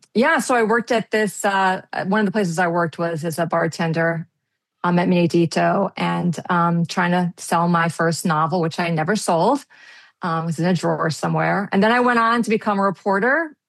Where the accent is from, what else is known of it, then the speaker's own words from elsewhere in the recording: New York, United States; also born or lived in Long Island; I grew up in New York and on Long Island, but you know, my parents grew up in the city.